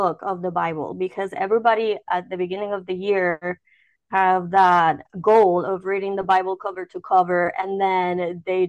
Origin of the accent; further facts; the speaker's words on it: Puerto Rico; I was born and raised in Puerto Rico. So I'm from the Caribbean.